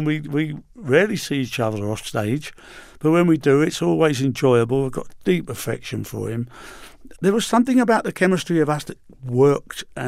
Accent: England, United Kingdom; After the war, we had the GIs over in England. They introduced us all to it. And of course, as young English teenagers growing up, this was magical music.

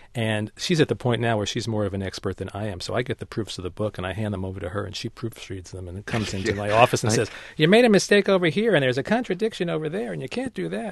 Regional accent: Brooklyn, New York, United States; You know, I grew up in Brooklyn.

